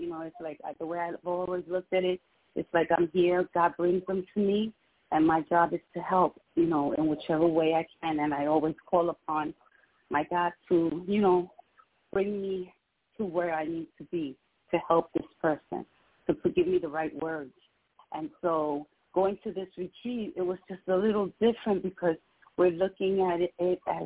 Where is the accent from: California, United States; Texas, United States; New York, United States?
New York, United States; Bronx; No, I'm from the Bronx.